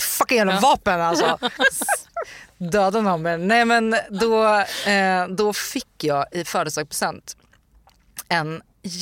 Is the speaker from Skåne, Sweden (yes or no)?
no; Nyköping, Södermanland, Sweden; Uppväxt i Nyköping, så att det är en liksom mindre stad. Jag pluggade i gymnasiet i Stockholm, och jag gick liksom högstadiet i Nyköping.